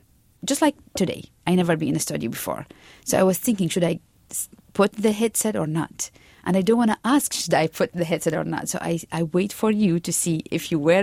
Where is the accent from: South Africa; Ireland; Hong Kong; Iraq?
Iraq; now in United States; I am from Iraq. I arrived to the United States June 2010, and I have a bachelor's degree in civil engineering.